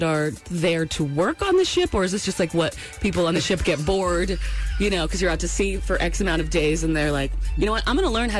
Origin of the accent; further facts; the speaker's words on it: New England, United States; You know, I grew up in New England, right?